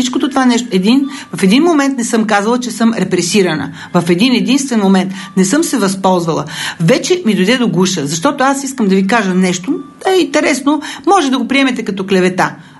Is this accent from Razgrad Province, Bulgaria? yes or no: no; Kyustendil Province, Bulgaria; born there; now in Sofia, Bulgaria; родена съм в провинцията, в Кюстендилско съм родена, дошла съм в София без пукната пара